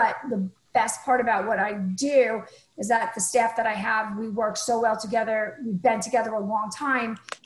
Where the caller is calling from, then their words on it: Florida, United States; It's Florida